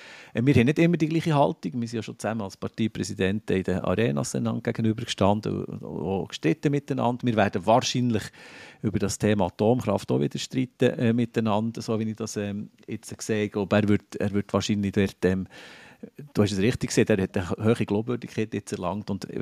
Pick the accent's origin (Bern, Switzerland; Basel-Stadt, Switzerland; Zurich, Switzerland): Bern, Switzerland; Wir haben bei uns im Berner Oberland Adelbodenlenk